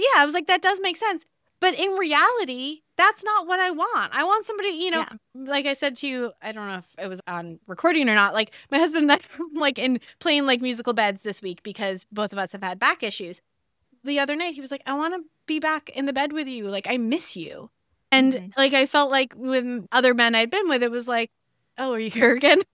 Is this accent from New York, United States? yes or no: yes; New York, United States; I grew up on Long Island. I went to NYU. I moved back to Long Island to my mom's house. I moved to Queens.